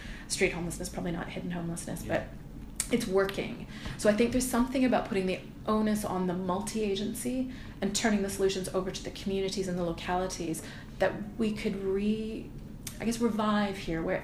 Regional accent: Canada; So it's part, I think, of my being a North American, being Canadian, the structural solutions that we look for, you know, in this country for intractable problems always sort of bemuse me, actually.

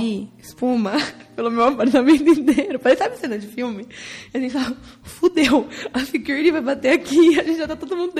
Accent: São Paulo, Brazil; Jornalista em São Paulo, nasci em São Paulo, vivi em São Paulo.

